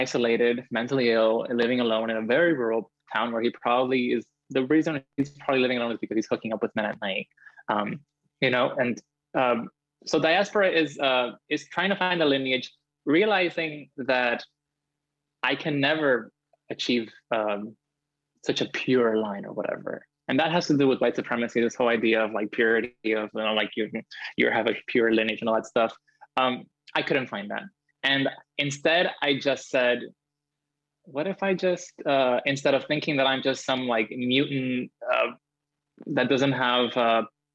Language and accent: English; Cuba; queer people, especially in my hometown, which is, you know, very rural too.